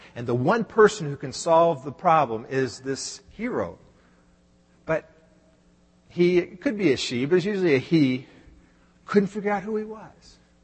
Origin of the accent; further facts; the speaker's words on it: Dallas, Texas, United States; It goes back to when I was growing up in Dallas. All the 20-some-odd years that I lived in Dallas